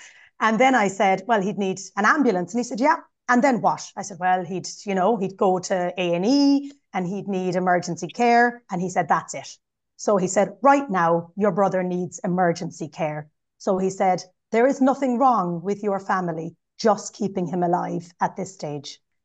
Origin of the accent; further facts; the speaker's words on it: Kerry, Munster, Ireland; at the time, I lived in Kerry. I'm from Kerry originally.